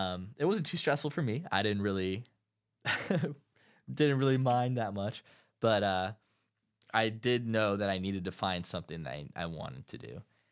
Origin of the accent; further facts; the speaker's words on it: Davis, California, United States; So I grew up in Davis, California, and I've been here for a long time.